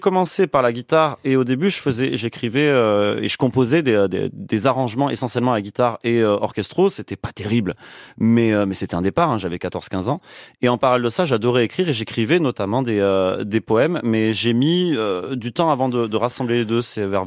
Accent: Toulouse, Occitanie, France; habituellement quand je sors de Toulouse, on me dit que j'ai l'accent

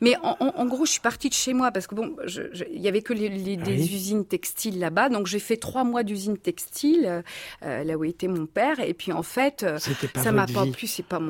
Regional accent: Auvergne-Rhône-Alpes, France; born there; je suis née dans le Beaujolais charolais, du côté de ma mère.

